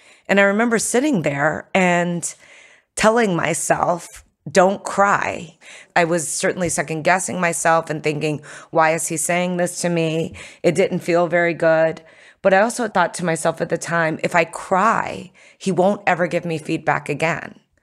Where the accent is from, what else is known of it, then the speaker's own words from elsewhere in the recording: United States; born there; Then I was born in America.